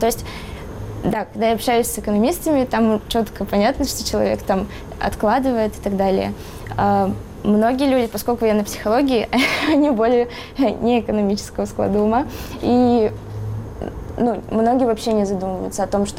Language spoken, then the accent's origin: Russian; Izhevsk, Udmurtia, Russia; now in Moscow, Russia; потому что я сама из Ижевска, вот, в Москве.